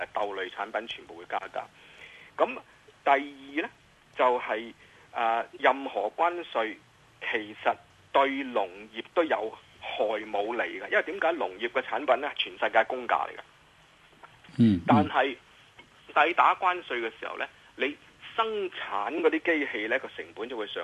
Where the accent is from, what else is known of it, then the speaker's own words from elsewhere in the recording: China; 因為我哋是中國人吃豬肉的國家